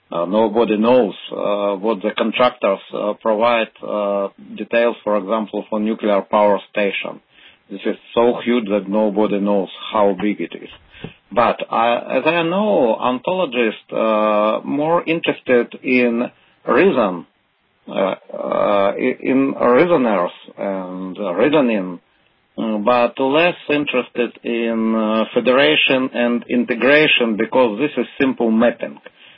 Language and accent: English; Moscow, Russia; I am from Russia, Moscow